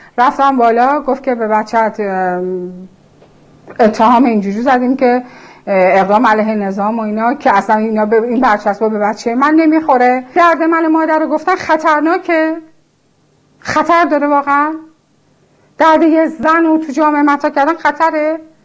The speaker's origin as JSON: {"language": "Persian", "country": "Iran", "said": "منم یه ایرانیم، بچه منم یه ایرانیه. ما که غریبه نیستیم، ما مال همین سرزمینیم، مال هم مردم همین جاییم."}